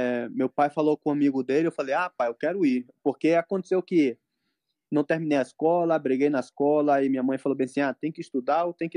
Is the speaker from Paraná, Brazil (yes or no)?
no; Manaus, Amazonas, Brazil; moved away; eu saí de Manaus com R$ 100.